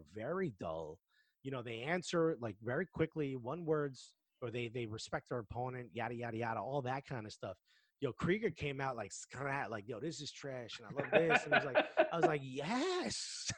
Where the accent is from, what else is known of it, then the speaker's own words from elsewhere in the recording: Newark, New Jersey, United States; Like I'm from Newark, it didn't seem like it connected with me.